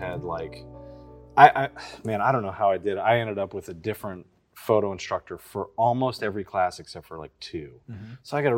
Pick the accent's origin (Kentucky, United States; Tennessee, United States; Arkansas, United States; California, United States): Kentucky, United States; I think growing up in Kentucky, like I said, I was playing all these like bands